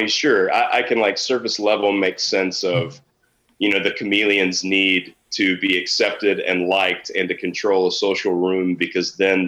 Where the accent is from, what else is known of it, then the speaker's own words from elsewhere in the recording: North Richland Hills, Texas, United States; I grew up not far away from Kyle. We both grew up in the Metroplex, so he's Dallas and I was Fort Worth.